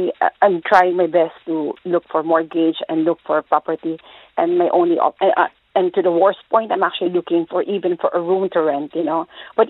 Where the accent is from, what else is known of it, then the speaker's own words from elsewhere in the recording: Philippines; now in Ireland; I'm actually from the Philippines.